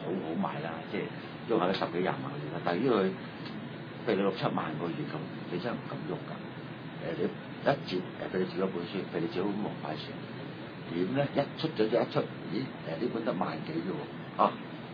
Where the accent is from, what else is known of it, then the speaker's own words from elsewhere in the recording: Hong Kong; 咁但係我哋香港人縱慣嗰種。